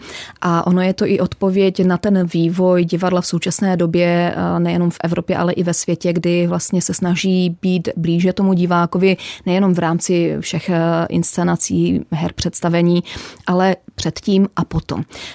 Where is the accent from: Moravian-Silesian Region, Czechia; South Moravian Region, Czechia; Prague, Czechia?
Moravian-Silesian Region, Czechia; Stanislavice; Já jsem původem ze Stanislavic u Českého Těšína